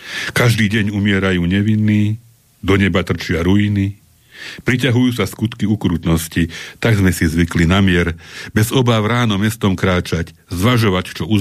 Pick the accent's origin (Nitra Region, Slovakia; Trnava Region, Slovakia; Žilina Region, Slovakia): Trnava Region, Slovakia; Trnava; ja ako Trnavčan som študoval v Bratislave.